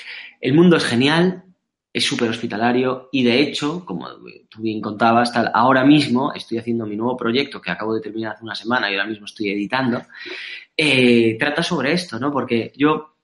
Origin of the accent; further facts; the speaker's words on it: Spain; Yo soy español, tengo grandes amigos en España y hay gente maravillosa aquí.